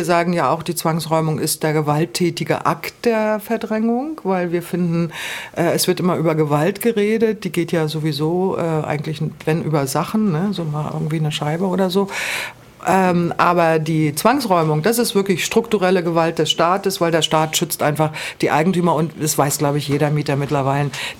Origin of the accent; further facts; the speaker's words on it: East Germany, Germany; Ich komme jetzt aus dem Osten, bei uns galt auch mehr das Wort.